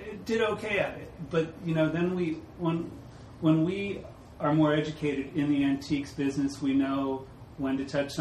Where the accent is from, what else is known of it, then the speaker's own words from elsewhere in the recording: California, United States; Yes, I grew up in the San Francisco Peninsula.